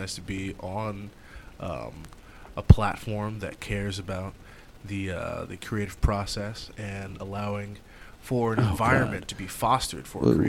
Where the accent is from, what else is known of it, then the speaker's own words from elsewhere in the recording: Virginia Beach, Virginia, United States; also born or lived in Cape Charles; So I was born in Virginia Beach.